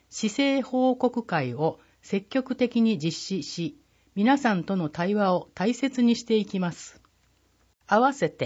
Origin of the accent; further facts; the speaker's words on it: Hannan, Osaka, Japan; 私は景色や環境が良く、過ごしやすく、何よりも人が温かいこの生まれ育った阪南市の街が大好きです。